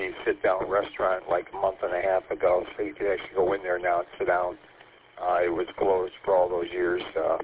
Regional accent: St. Clair Shores, Michigan, United States; I usually go to Travis on the east side where I grew up in St. Clair Shores

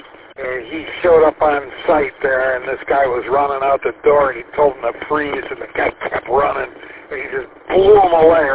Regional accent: St. Clair Shores, Michigan, United States; I just only remember because it's my hometown, St. Clair Shores.

